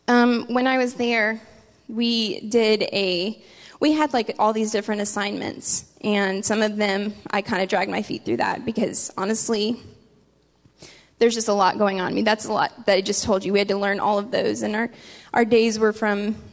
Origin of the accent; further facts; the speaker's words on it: Texas, United States; growing up in South Texas, we know